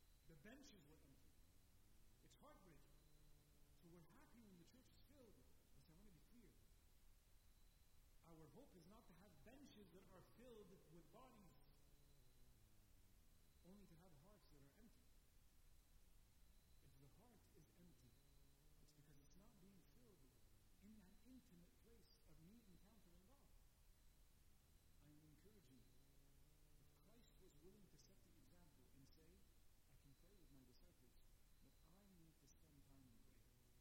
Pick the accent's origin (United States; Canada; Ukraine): Canada; I grew up in Canada. So I hear stories of the motherland, but I didn't grow up in that realm.